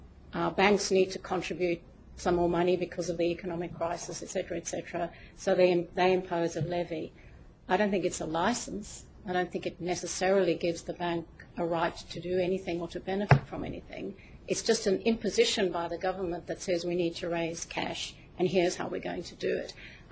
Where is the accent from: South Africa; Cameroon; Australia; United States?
Australia; I've just been imposed as an Australian taxpayer a flood levy that I have to pay because of the floods.